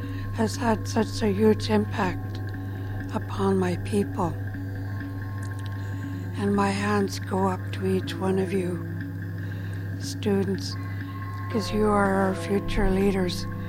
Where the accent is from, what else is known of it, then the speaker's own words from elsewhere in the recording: British Columbia, Canada; And I am from Songhees Lacoman territory, born and raised there.